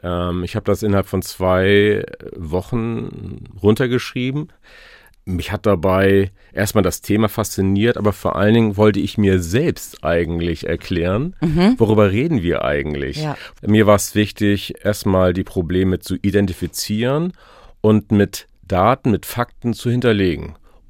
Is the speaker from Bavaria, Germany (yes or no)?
no; Glücksburg, Schleswig-Holstein, Germany; in Glücksburg und da bin ich groß geworden. Und somit ist das ein ganz wichtiger Bestandteil meiner Heimat und von mir selbst.